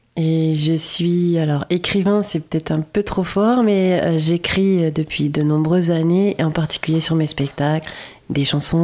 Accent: Grand Est, France; also born or lived in Strasbourg / Brittany; En fait, je suis originaire de Lorraine.

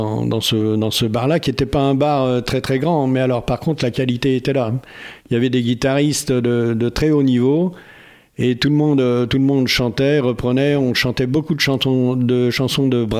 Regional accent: Paris, Île-de-France, France; moved away as an adult; je suis né à Paris, j'y ai vécu pendant une trentaine d'années, avant de partir dans le Jura. Et pendant ces 30 années à Paris, j'ai fréquenté beaucoup de quartiers différents, j'ai beaucoup roulé ma bosse à Paris

